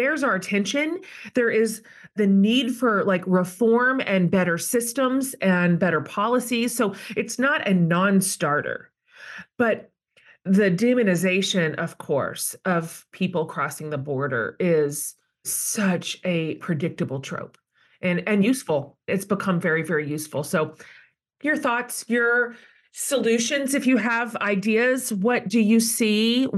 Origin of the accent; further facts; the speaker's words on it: Texas, United States; And of course, I'm Texan. And so this is constantly at the forefront of every sort of state conversation.